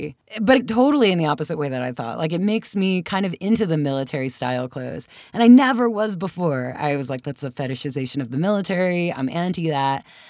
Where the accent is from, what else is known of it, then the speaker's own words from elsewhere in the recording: United States; they're part of like my long shared history as an American.